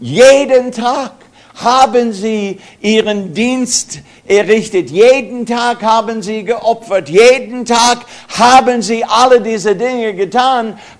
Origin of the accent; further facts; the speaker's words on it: United States; German is a second language; moved away as an adult; now in Germany; Ich bin Amerikaner, ich muss das immer sagen, weil niemand kriegt das sonst mit.